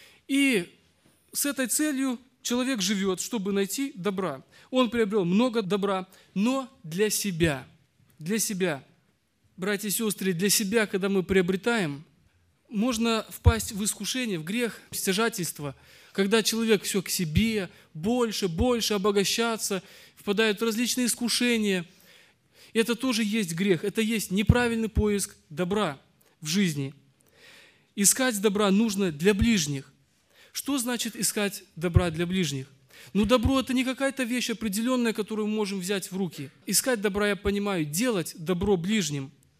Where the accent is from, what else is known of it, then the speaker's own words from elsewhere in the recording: Labinsk, Krasnodar Krai, Russia; я из Лабинска, руководитель молодежи.